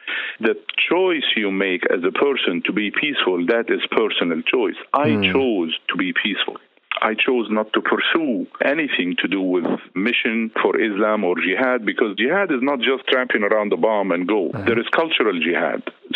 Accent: Damascus, Damascus Governorate, Syria; When I was an early teenager growing up in Damascus, I memorized the entire Quran, cover to cover, 600 pages of it.

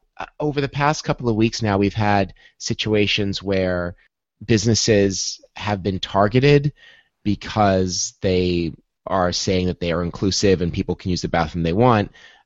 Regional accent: New York, United States; I had to go out to Long Island for work. I'm from Long Island. I grew up there.

